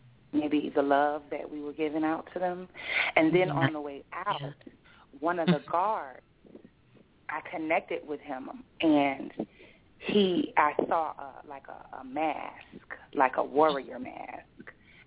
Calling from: Miami, Florida, United States; I'm calling from Miami.

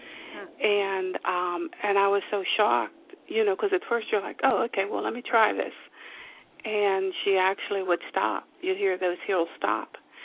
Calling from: New Jersey, United States; Oh, in New Jersey.

